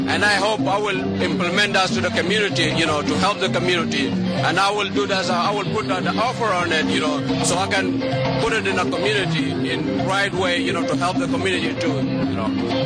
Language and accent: English; Sudan; English is a second language; now in United States; I'm from Sudan.